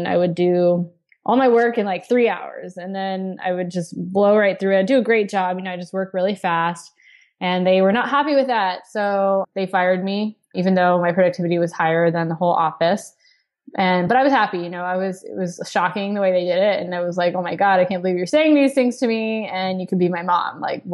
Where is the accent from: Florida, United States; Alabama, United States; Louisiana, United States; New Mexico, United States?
Florida, United States; Orlando; So I grew up in Orlando. I was kind of just a nerd. I went to school in Orlando, stayed in college for college.